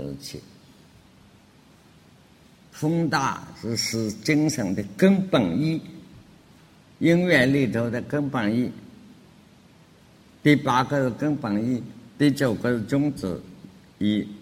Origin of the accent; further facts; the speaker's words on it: China; 我们中国人叫气